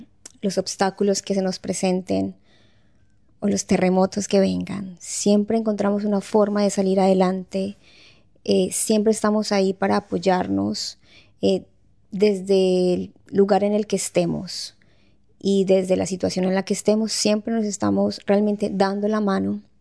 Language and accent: Spanish; Boyacá, Colombia; Yo soy de Boyacá, es como en el centro del país.